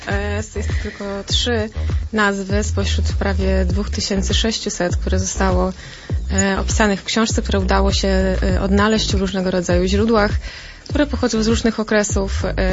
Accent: Subcarpathian Voivodeship, Poland; now in Lublin, Poland; jeszcze jako uczennica nagrywałam audycję wraz z koleżanką w radiu regionalnym podkarpackim, bo nie pochodzę z Lublina.

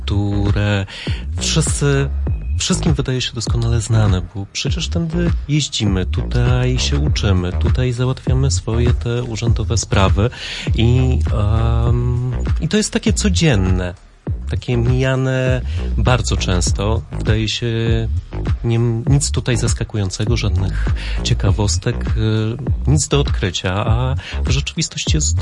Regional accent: Lublin Voivodeship, Poland; bo ja sam wychowywałem się na Czechowie.

